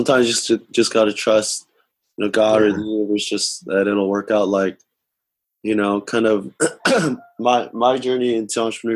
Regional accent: California, United States; because we're both Asians, and I grew up in Orange County

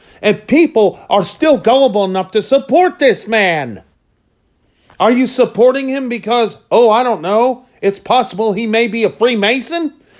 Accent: United States; But I'm an American.

